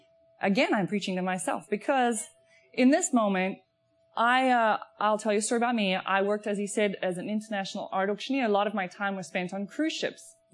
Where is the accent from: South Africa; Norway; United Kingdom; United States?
South Africa; I grew up in South Africa a long time ago.